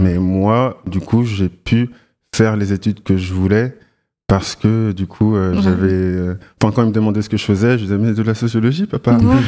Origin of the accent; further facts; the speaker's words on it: Tremblay-en-France, Île-de-France, France; Et ensuite, j'ai grandi principalement à Tremblay en France en 93.